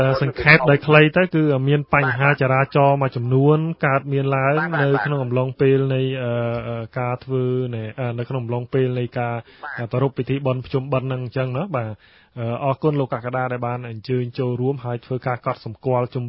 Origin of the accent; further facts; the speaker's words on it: Trei Sla, Kandal, Cambodia; ខ្ញុំបានទៅវត្តខាងស្រុកកំណើតខ្ញុំនៅខាងឃុំត្រៃស្លាបាទស្រុកត្អាងខេត្តកណ្ដាល